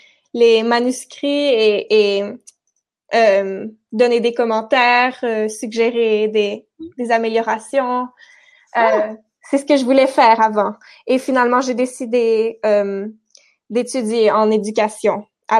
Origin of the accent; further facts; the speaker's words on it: Quebec, Canada; now in Spain; Je suis du Québec, au Canada.